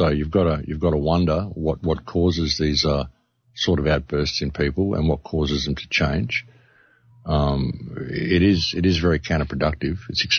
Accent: Australia; You know, I'm an Australian. We swear a lot.

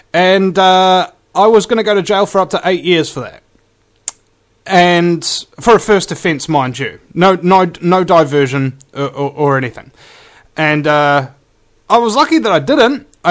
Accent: New Zealand; And being a New Zealander, you learn everything about the States first

